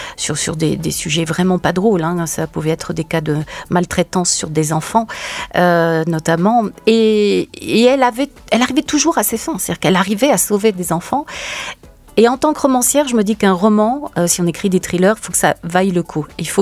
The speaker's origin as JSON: {"language": "French", "town": "Nancy", "region": "Grand Est", "country": "France", "tie": "born there", "said": "Je suis plutôt vosgienne de cœur, puisque je suis née à Nancy, en Lorraine."}